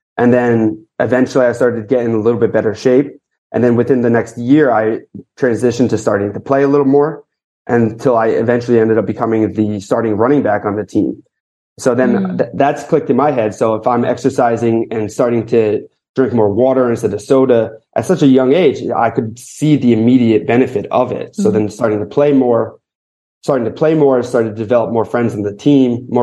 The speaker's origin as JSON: {"language": "English", "town": "Springfield", "region": "Pennsylvania", "country": "United States", "said": "And then I was actually from Philadelphia, right outside of Philly."}